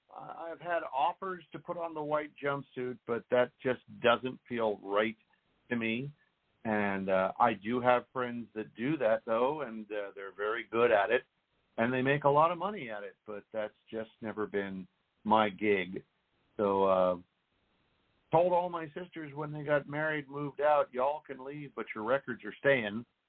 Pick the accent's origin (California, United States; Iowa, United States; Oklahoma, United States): California, United States; Well, I'm a native Californian. I was born in San Francisco and raised just south of San Francisco on the peninsula.